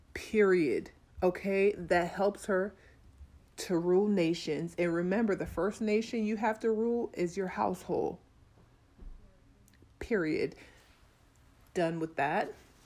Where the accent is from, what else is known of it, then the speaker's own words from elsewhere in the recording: Jamaica; I'm an international woman. I'm from Jamaica.